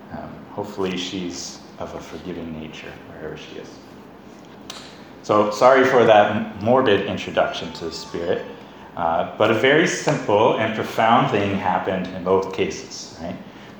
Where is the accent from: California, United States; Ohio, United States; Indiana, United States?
California, United States; So I come from Northern California.